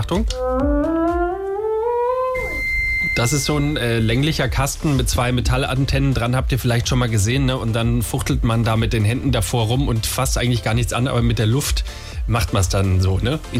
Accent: Bavaria, Germany; Ich komme aus Bayern

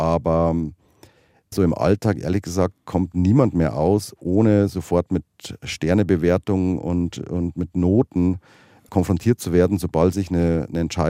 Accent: Bavaria, Germany; ich bin in Bayern aufgewachsen, auf dem katholischen Land.

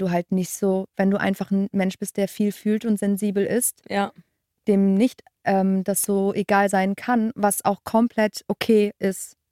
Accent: Bonn, North Rhine-Westphalia, Germany; Ich bin ja in einer kleineren Stadt, ich bin in Bonn groß geworden.

